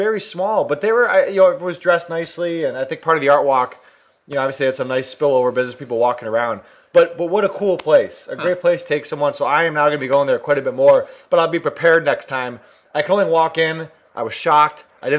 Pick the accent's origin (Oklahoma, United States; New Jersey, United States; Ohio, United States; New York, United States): Ohio, United States; Rocky River; And we grew up in Rocky River.